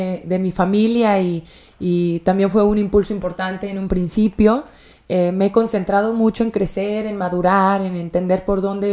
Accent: San Luis Potosí, Mexico; yo soy de provincia, yo sí. Soy de San Luis Potosí, entonces traía ya muchos acuerdos, ¿no?

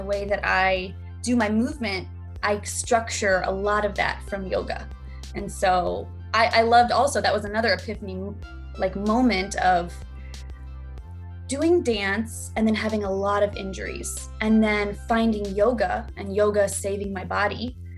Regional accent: Illinois, United States; I moved away from Illinois, that's where I'm from, moved to California, and I started dancing in a group.

